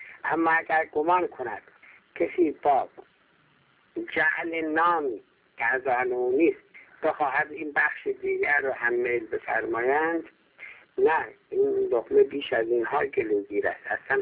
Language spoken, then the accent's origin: Persian; Iran; ما اول ایرانی هستیم، بعد بلوچیم، بعد بلوچیم، بعد ایرانی هستیم، بعد کردیم، ایرانی هستیم، بعد خراسانی هستیم، ایرانی هستیم، بعد آذربایجانی هستیم،